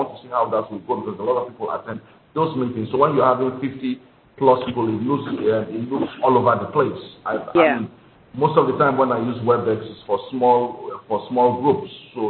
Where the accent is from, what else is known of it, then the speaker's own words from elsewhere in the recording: Nigeria; Yes, it's my Nigerian passport. I'm Nigerian. Yeah, I'm Nigerian.